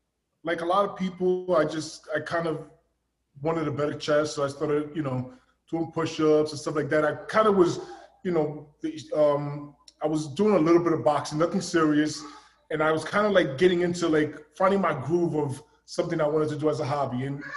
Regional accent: New York City, New York, United States; I grew up in East New York. I grew up in the streets.

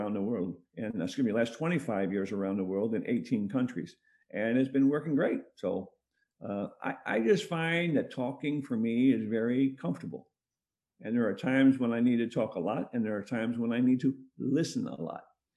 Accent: United States; now in Russia; I am an American, but I've been living in Russia for a number of years now. I did 25 years in the military, American military

